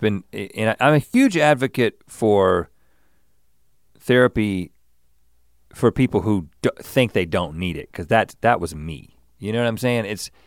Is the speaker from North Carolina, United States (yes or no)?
yes; Buies Creek, North Carolina, United States; I grew up in Buies Creek.